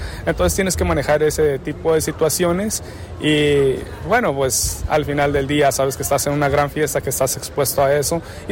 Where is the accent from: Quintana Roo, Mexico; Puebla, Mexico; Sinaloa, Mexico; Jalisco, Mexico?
Jalisco, Mexico; Amatitán; Soy de Amatitán, Jalisco, y es donde nace el tequila.